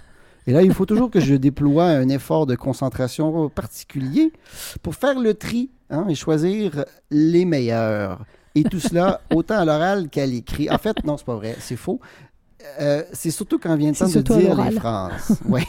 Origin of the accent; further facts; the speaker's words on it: Quebec City, Quebec, Canada; accent: Quebec City; vous pouvez l'entendre par mon accent que je suis de la ville de Québec.